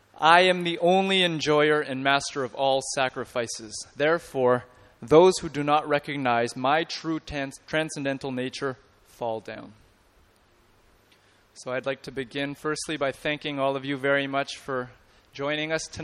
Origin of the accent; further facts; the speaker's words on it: Canada; as an outsider to this whole tradition, having been born and raised in Canada